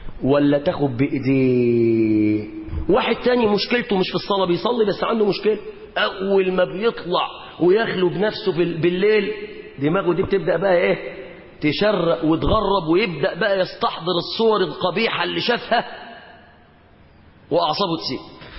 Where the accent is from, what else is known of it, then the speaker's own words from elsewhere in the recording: Mansoura, Dakahlia, Egypt; وكنا نسير مترجلين عندنا في المنصورة